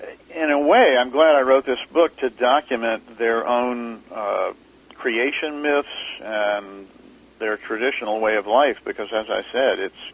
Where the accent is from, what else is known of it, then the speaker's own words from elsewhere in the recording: Atlanta, Georgia, United States; I grew up in Atlanta, Georgia, and I'm writing a book about my hometown